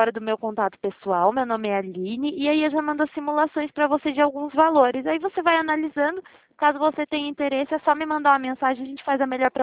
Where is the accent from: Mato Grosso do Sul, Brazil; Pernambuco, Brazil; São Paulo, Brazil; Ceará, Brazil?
São Paulo, Brazil; Itatiba; nós somos de Itatiba, interior de São Paulo.